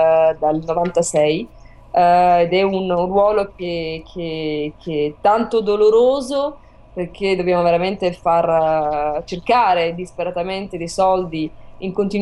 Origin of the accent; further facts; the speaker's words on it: Sardinia, Italy; Dobbiamo assolutamente iniziare con la Sardegna, perché sicuramente l'energia che la mia terra magica ci darà